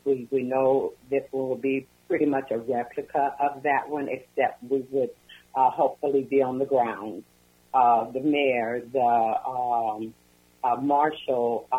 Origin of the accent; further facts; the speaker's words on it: Omaha, Nebraska, United States; I am from Omaha, Nebraska.